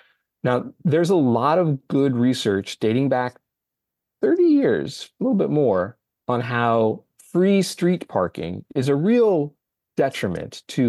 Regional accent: Los Angeles, California, United States; I grew up in Los Angeles. I've been driving since I was 15, if not a little younger.

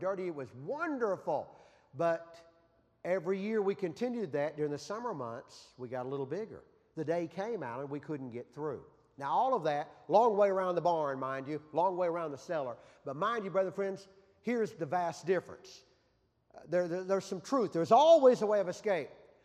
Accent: Pocahontas, Arkansas, United States; I was born in February the 14th, 1960 in Pocahontas, Arkansas, in what was then the Randolph County Hospital.

